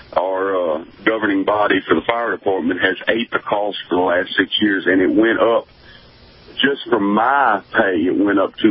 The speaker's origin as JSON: {"language": "English", "region": "Louisiana", "country": "United States", "said": "I mean, I'm from Louisiana. I work fire department."}